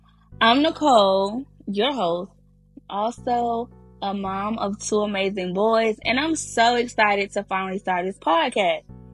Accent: Atlanta, Georgia, United States; I grew up here in Atlanta, and becoming a mom has just changed my life in many ways

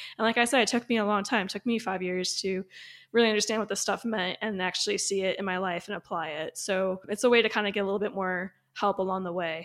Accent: Midwest, United States; You know, I grew up in the Midwest. First time I did yoga or heard about yoga, I'm like, what in the world?

